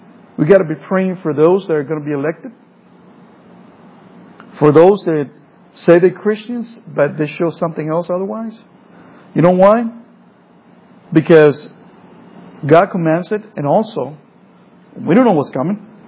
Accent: El Salvador; English is a second language; now in United States; I have a little bit of accent. I came from El Salvador in the war and everything because I know where I came from, and I came to this country, became a citizen

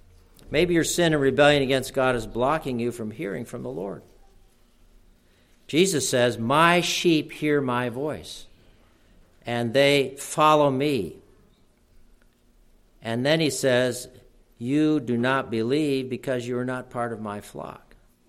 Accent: Rochester, New York, United States; And my draft board, where I grew up in Rochester, New York, was drafting people whose numbers were way above that.

